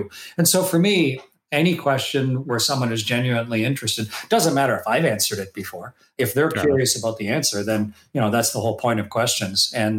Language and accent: English; Canada; Well, when I was that little kid growing up in Canada, obviously there was no space station.